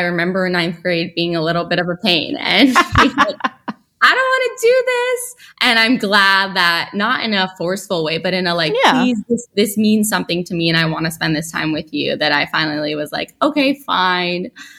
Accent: New York City, New York, United States; I grew up in New York City and she grew up in Winnipeg, Canada, and was like, we're really lucky to grow up in New York City.

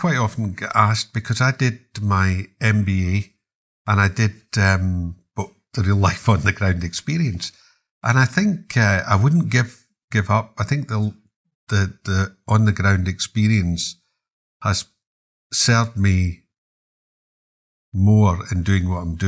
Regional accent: Glasgow, Scotland, United Kingdom; And I'm a Glaswegian

